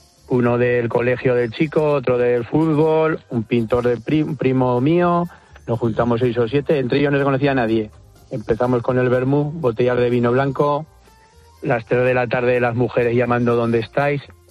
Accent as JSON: {"language": "Spanish", "town": "Pradilla de Ebro", "region": "Aragon", "country": "Spain", "said": "Yo soy de Pradilla de Ebro, de Zaragoza."}